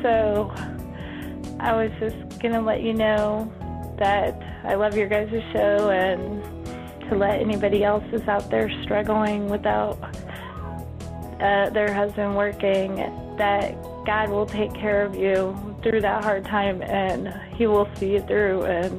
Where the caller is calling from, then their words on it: Harrisonville, Missouri, United States; I'm calling from Harrisonville, Missouri